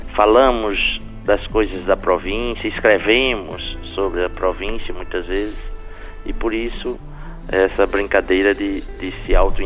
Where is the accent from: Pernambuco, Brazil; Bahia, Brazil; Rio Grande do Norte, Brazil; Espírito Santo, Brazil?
Rio Grande do Norte, Brazil; Mossoró; now in Natal, Brazil; De Mossoró, do Rio Grande do Norte, já que sou de Mossoró e hoje vivo em Natal.